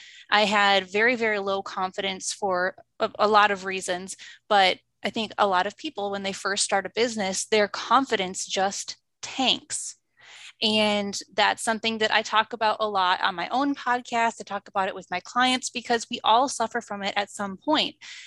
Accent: Wisconsin, United States; So I am from Wisconsin. I still live in Wisconsin.

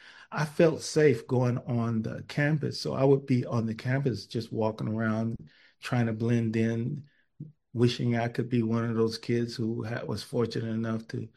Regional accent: Cleveland, Ohio, United States; You know, I grew up in Cleveland, and fighting was a part of what you had to do.

